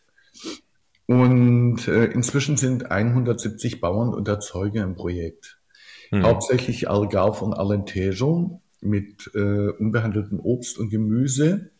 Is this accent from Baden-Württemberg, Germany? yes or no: yes; Oberndorf am Neckar, Baden-Württemberg, Germany; born there; bin 6 Tage von meinem Geburtsort Oberndorf am Neckar bis nach Sagres an den südwestlichsten Punkt getrennt.